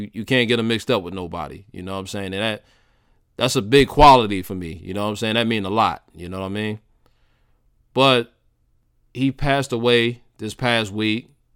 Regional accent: New York, United States; And believe me, I'm from New York, man. So nobody knows this more than me.

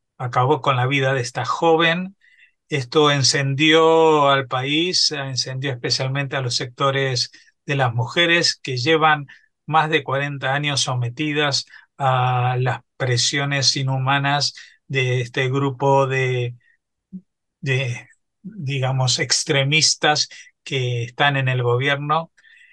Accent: Argentina; y lo digo como argentino

